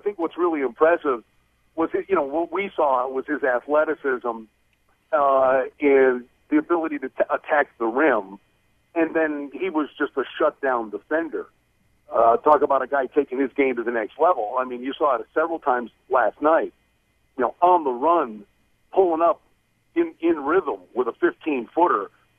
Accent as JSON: {"language": "English", "region": "Pennsylvania", "country": "United States", "tie": "born or raised there", "also_born_or_lived": "Buffalo, United States", "said": "I spent, you know, my youth growing up in Northeastern Pennsylvania and 30 years in Buffalo."}